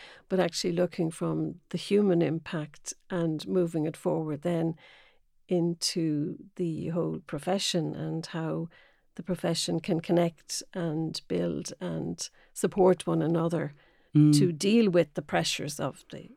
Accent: Roscommon, Connacht, Ireland; so I'm originally from Roscommon, so left there quite a while ago.

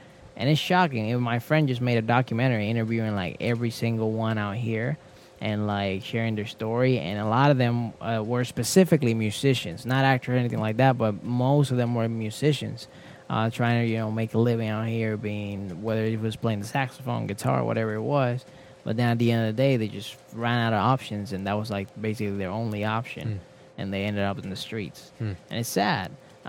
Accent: Puerto Rico; also born or lived in Florida; now in United States; I came here from Florida, but I'm originally from Puerto Rico.

